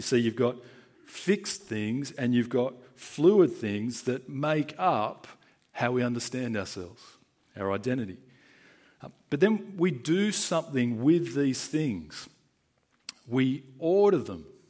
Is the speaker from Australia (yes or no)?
yes; Australia; And so I was born in Australia. I've grown up only knowing English and speaking English.